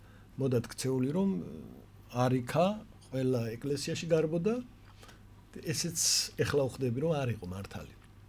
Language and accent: Georgian; Tbilisi, Georgia; იმ უბანში, სადაც მე ვიზრდებოდი, ქაშვეთის უბანი ერქვა